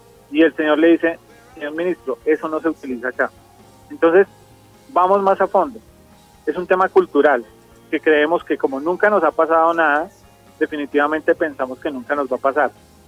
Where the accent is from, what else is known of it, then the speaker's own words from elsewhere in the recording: Colombia; Y definitivamente esto es lo que nosotros como colombianos tenemos que fortalecer.